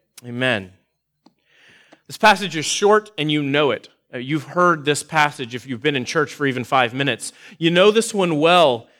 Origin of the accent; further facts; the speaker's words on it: Texas, United States; I mean, I'm from Texas, and we have a lot of cows, and we like all of our barbecue to be made out of cows over there.